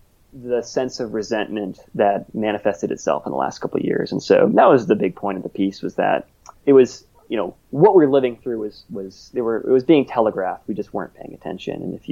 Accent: Southeast, United States; There were a lot of instances of violence when I was growing up in the Southeast.

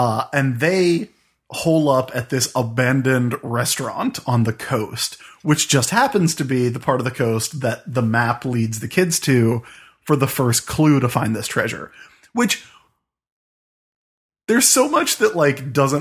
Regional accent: South Carolina, United States; I grew up in South Carolina, so Charleston has a lot of piracy

